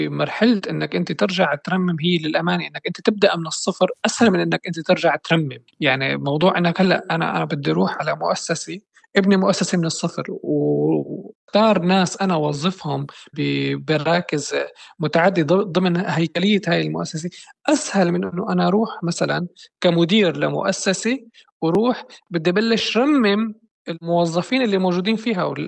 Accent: Syria; وأيضا نحن كشعب سوري ما متعودين عليها

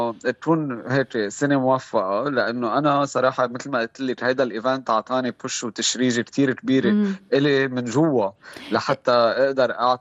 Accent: Lebanon; يعني لما طلعت لبرا وشفت قد إيه مثلا أنا كلبناني كان مهم إني أكون موجود

